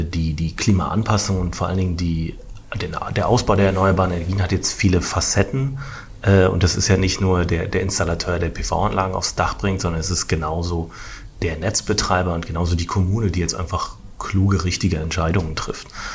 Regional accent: Mecklenburg-Vorpommern, Germany; als Mecklenburger ist es halt ein anderes Thema, weil du bist das irgendwie gewohnt.

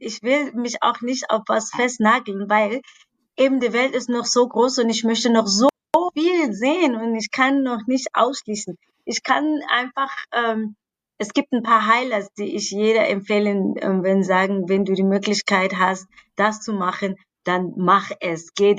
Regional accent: South Africa; German is a second language; Aber dann bin ich in meiner Heimat, Südafrika

